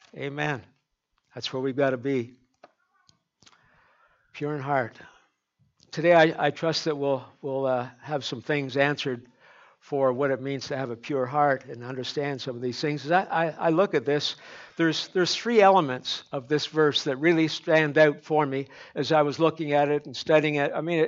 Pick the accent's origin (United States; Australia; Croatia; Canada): Canada; So, you know, being Canadian, eh? We use good Canadian maple syrup in our cooking.